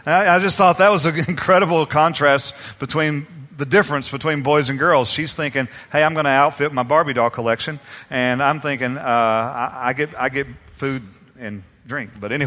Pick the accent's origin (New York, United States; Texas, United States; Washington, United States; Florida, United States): Texas, United States; Kilgore; in Henderson, Texas, which is in East Texas where I'm from. I'm not from Henderson. We actually lived in Kilgore.